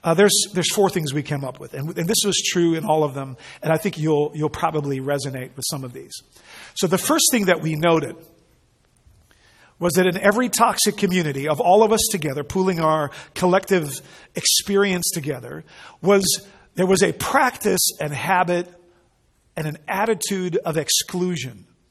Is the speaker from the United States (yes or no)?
no; Netherlands; I grew up in the Netherlands, and I was neither quite Dutch enough nor American enough, neither quite white enough nor brown enough. I was kind of blackish